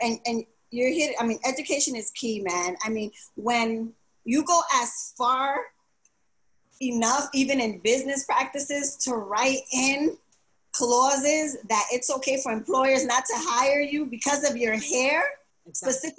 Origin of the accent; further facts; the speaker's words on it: Honduras; I am a Garifuna woman, right? I am from Honduras. We're the Black Caribs